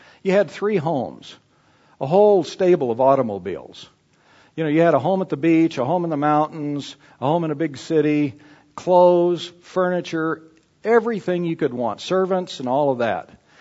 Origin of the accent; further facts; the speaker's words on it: El Paso, Texas, United States; When I grew up in El Paso, Texas, I loved baseball